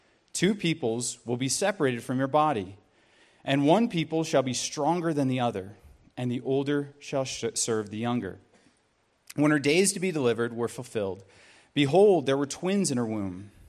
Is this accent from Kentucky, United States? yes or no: no; Tucson, Arizona, United States; I'm from Tucson, so Hispanic culture is very big there. Also, I'm half Asian.